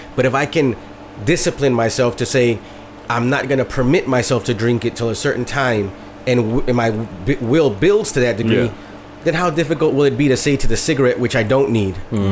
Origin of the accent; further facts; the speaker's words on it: Chicago, Illinois, United States; I was born and raised in Chicago.